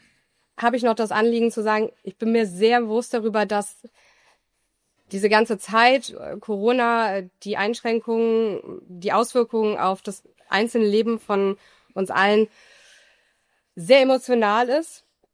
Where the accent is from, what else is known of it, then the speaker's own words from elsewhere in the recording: Solingen, North Rhine-Westphalia, Germany; now in Wuppertal, Germany; Ich komme aus Solingen.